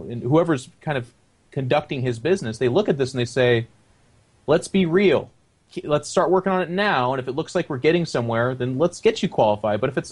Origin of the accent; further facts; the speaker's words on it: China; well, since I'm from China, I guess I won't play internationally.